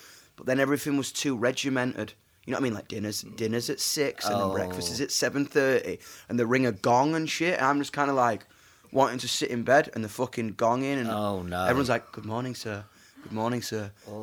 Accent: England, United Kingdom; And I am, but I'm pretty English as well.

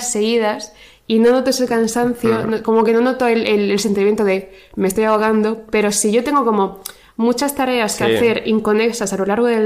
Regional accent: Region of Murcia, Spain; Soy murciana, lo siento.

